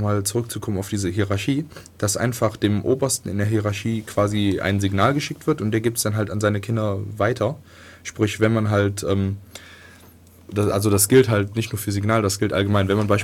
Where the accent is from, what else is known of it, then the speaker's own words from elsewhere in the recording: Viersen, North Rhine-Westphalia, Germany; die aus meinem kleinen Dorf kommt, wo ich herkomme, im tiefen Nordrhein-Westfalen.